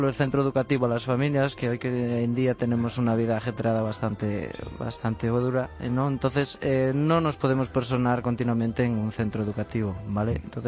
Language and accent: Spanish; Galicia, Spain; Pues como mi acento determina, en Galicia.